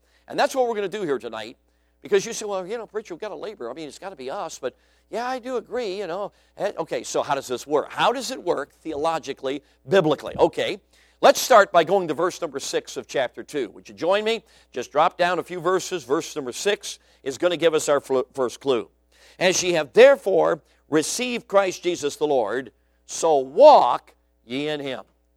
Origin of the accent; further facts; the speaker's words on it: Chicago, Illinois, United States; I grew up in the Windy City, but I'm just going to tell you this. Chicago has nothing on Wyoming.